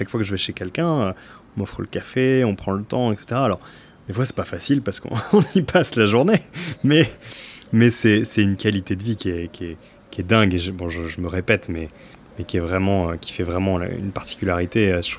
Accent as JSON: {"language": "French", "region": "Normandy", "country": "France", "said": "Alors, en tant que Normand, les grandes forêts me manquent."}